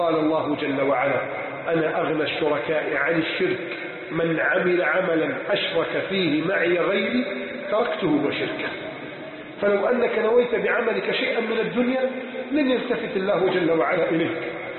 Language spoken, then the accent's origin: Arabic; Egypt; بلدنا مصر